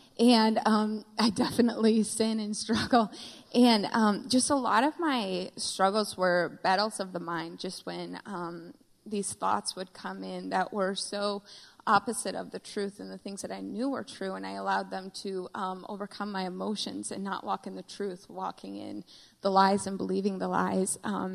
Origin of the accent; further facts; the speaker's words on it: Michigan, United States; I grew up in Michigan, so I like the cold.